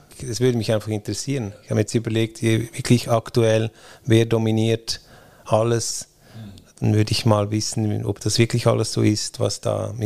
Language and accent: German; Switzerland; Ich bin Schweizer, also ich meine.